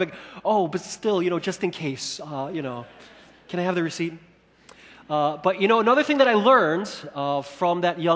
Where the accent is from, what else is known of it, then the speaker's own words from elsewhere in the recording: Chicago, Illinois, United States; You know, my cousins and I, we grew up together in Chicago